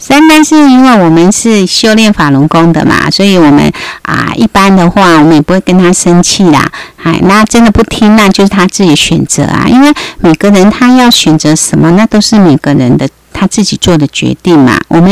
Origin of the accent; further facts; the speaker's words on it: Taiwan; born there; accent: Taiwanese; 我们祖先是福建，但是后来是移民到台湾，所以后来姐姐在台湾出生，所以其实我口音有一点台湾音